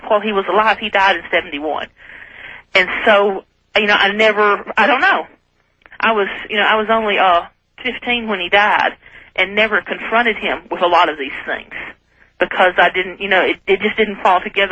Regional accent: the South, United States; I was born and raised in the South, and have a strong reason to believe that my father was a Klan member.

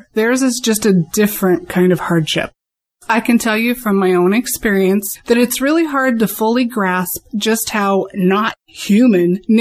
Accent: Seattle, Washington, United States; from Seattle

